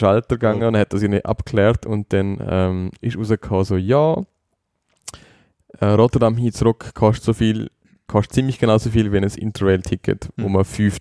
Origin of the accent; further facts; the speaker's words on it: Liechtenstein; Als Liechtensteiner sowieso